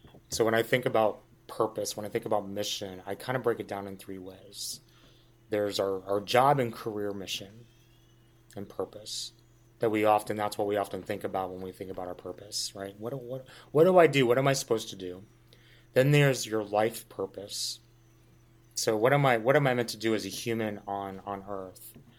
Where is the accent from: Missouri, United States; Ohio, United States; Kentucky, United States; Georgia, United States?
Ohio, United States; Dayton; I'm from Dayton, Ohio.